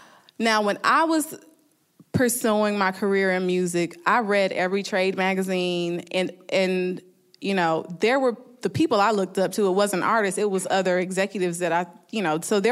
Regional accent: Southern United States, United States; I'm clearly Ethiopian American, but I grew up in the South, in, you know, all black neighborhood, et cetera.

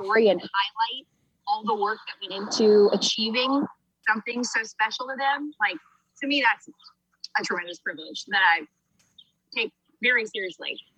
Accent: Baton Rouge, Louisiana, United States; I'm from Baton Rouge.

